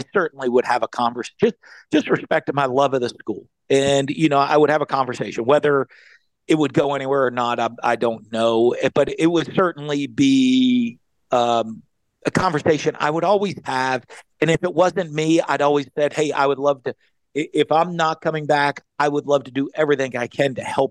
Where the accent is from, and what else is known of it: Northeast, United States